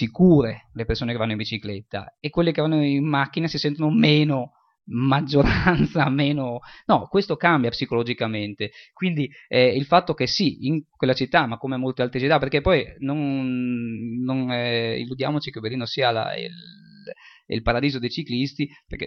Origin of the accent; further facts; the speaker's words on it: Udine, Friuli-Venezia Giulia, Italy; Io, insomma, vengo da Udine, ho vissuto gran parte, nel mio percorso nomade, ho vissuto almeno 12 anni a Udine come residente